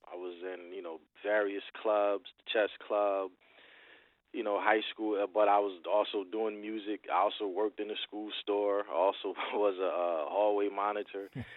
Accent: New Brunswick, New Jersey, United States; also born or lived in Willowboro, New Jersey / Franklin, New Jersey; I was born in New Brunswick, New Jersey. I spent time between New Brunswick and Willowboro, New Jersey, and also Franklin, New Jersey, as far as my roots and where I lived and how I came up.

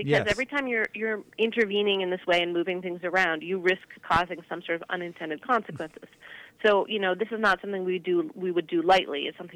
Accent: Seattle, Washington, United States; I grew up in Seattle, and pretty within my lifetime, we've seen a lot of bird changes

